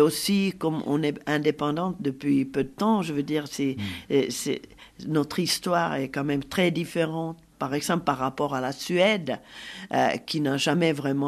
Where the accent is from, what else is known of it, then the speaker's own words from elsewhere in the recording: Finland; first language Finnish; French is a second language; moi, je suis finnoise et finlandaise, parce que ma langue maternelle est le finnois.